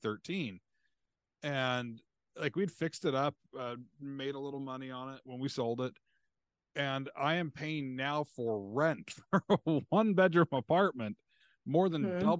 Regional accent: Utah, United States; So I grew up in Utah.

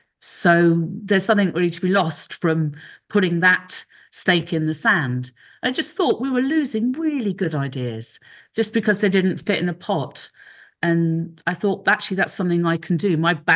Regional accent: Guernsey; Yes, I am from the UK. I'm from Guernsey in the Channel Islands.

